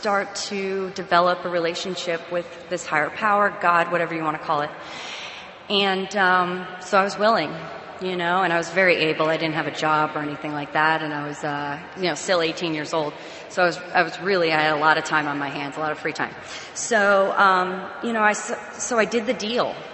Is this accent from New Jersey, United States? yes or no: yes; New Jersey, United States; It was the East Coast, and I was from New Jersey. And my grandparents were snowbirds.